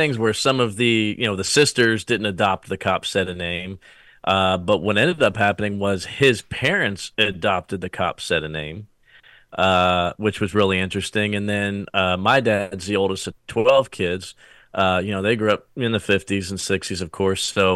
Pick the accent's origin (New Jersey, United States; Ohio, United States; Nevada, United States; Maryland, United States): New Jersey, United States; growing up in South Jersey, I just appreciate hearing his accent. It's kind of taking me home, that Philly accent.